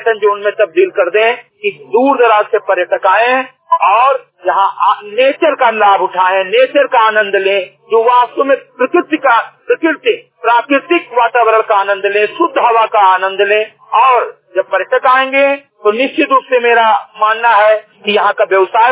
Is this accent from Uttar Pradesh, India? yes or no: yes; Uttar Pradesh, India; ग्राम सभा केंद्रीय कटही विकास खंड हुआ जनपद बहराइच का मूल निवासी हूँ